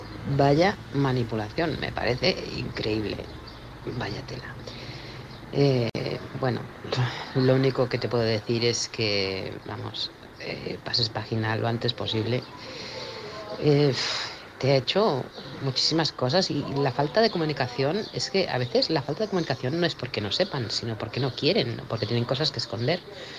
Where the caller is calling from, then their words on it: Manresa, Catalonia, Spain; corresponsal de Manresa, Barcelona.